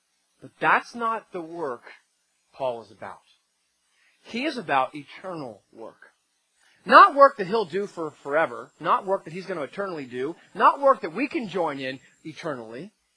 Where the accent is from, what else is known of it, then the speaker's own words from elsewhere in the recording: New Jersey, United States; And growing up in New Jersey, I used to get spring fever bad